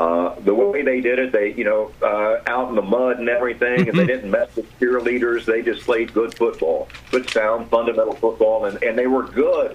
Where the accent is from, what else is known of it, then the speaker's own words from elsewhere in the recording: Conway, South Carolina, United States; also born or lived in Charleston; I was born in Charleston and grew up just outside of Myrtle Beach in a little town called Conway.